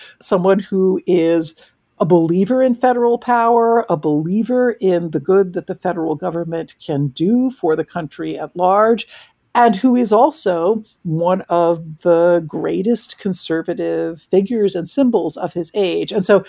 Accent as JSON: {"language": "English", "town": "Philadelphia", "region": "Pennsylvania", "country": "United States", "tie": "born or raised there", "said": "So anyway, that was my growing up around Philadelphia."}